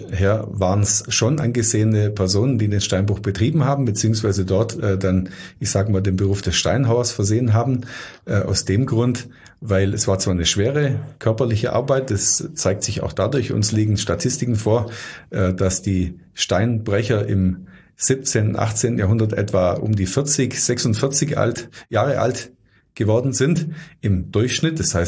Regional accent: Dettenhausen, Baden-Württemberg, Germany; Ich habe es jetzt nur für, sag mal, meine Heimatgemeinde, in der ich tätig bin, für Dettenhausen.

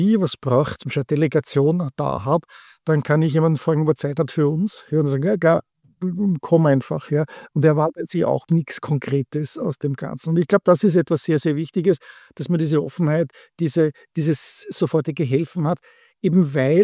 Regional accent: Vienna, Austria; Ich bin ein Wiener.

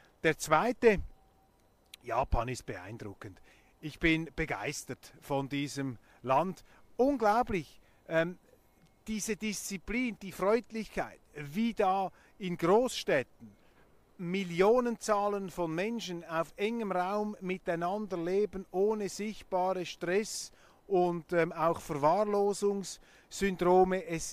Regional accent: Switzerland; das muss ich als Schweizer sagen

